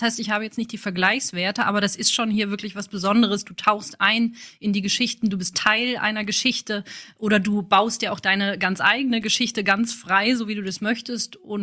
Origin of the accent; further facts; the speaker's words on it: Oberhausen, North Rhine-Westphalia, Germany; born there; Also ich bin gerade so ein bisschen ein Hybrid. Also ich komme ursprünglich aus Oberhausen, gebürtige Oberhausenerin.